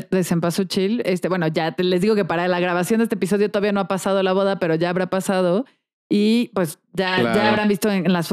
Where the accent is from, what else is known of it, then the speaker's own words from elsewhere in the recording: Guanajuato, Mexico; porque yo soy de Guanajuato, para que no, si no se acuerden, yo soy de Guanajuato.